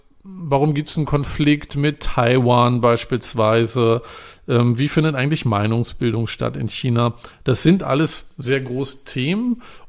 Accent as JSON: {"language": "German", "region": "Northern Germany", "country": "Germany", "said": "Ich komme ja aus Norddeutschland, da labert man nicht so viel rum"}